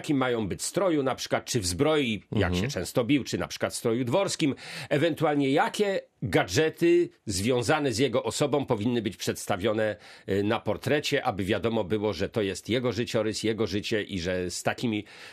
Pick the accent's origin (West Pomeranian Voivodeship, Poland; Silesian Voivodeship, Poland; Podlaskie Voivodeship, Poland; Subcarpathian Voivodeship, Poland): West Pomeranian Voivodeship, Poland; Szczecin; No ja jestem pomorzaninem stuprocentowym, urodzonym tutaj w Szczecinie i po prostu, w szczególności w czasach, kiedy byłem studentem, o studiowałem w Warszawie, bo jeszcze nie było w Szczecinie uniwersytetu